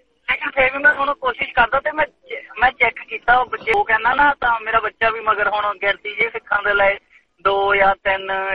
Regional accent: Uttarakhand, India; ਮੈਂ ਨਾ ਪੰਜਾਬ ਤੋਂ ਨੀ ਮਤਲਬ ਉੱਤਰਾਖੰਡ ਤੋਂ ਆ, ਮੇਰਾ ਬਚਪਨ ਉੱਥੇ ਬੀਤਿਆ

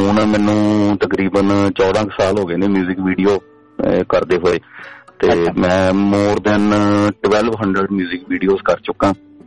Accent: Amritsar, Punjab, India; ਮੈਂ ਅੰਮ੍ਰਿਤਸਰ ਤੋਂ ਬਿਲੋਂਗ ਕਰਦਾ

